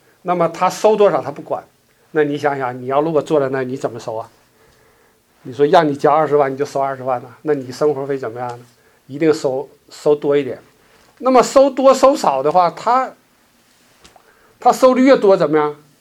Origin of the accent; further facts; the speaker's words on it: China; 就用我们中国人以前说，就是中国人说法就叫汉奸